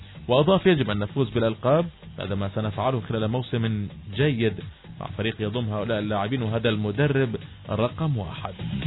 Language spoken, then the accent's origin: Arabic; Gaza Strip, Palestine; الاستقالات ما في عند غير العرب وعندنا في غزة